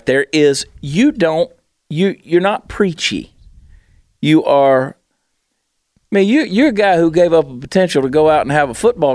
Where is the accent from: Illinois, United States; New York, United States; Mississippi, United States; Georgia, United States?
Georgia, United States; I grew up in Georgia, right on the South Carolina line.